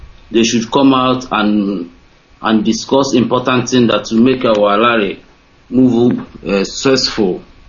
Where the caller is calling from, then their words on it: Vienna, Austria; I'm calling from Vienna, Austria.